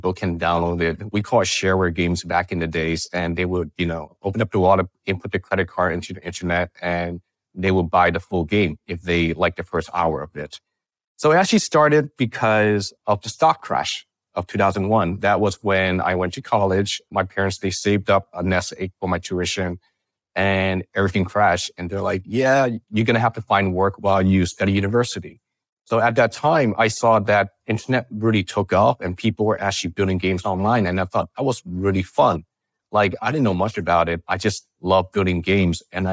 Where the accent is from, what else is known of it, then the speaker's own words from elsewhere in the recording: California, United States; You know, I grew up in the Bay Area. And my parents were immigrants and they worked really hard.